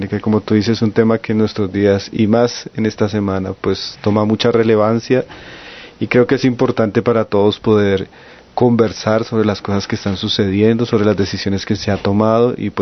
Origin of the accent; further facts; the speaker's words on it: Colombia; una decisión que como colombianos no deberíamos estar de acuerdo